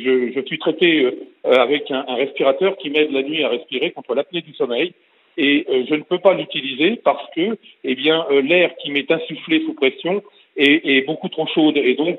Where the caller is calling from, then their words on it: Bourgogne-Franche-Comté, France; je suis dans Lyon. Je suis près d'Auxerre.